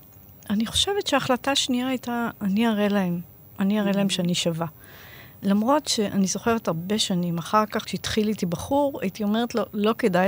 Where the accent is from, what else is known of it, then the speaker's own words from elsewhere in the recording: Jerusalem, Jerusalem District, Israel; אני גדלתי בירושלים, בבית הקרם. ההורים שלי היו יתומים, אמא שלי עלתה בגיל 16, אבא שלי עלה בגיל 18, הם התחתנו בארץ, שניהם עלו ממרוקו, הולדתי בקטמון